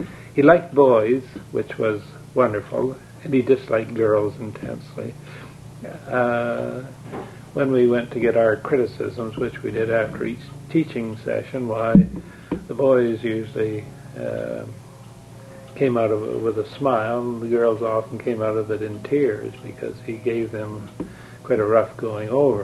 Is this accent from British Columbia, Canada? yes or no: yes; Creston, British Columbia, Canada; And I came from Creston, which is in the East Kootenays. And I was typically country boy